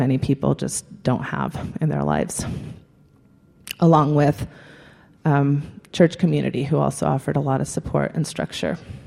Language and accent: English; United States; I was losing a lot of my identity as an American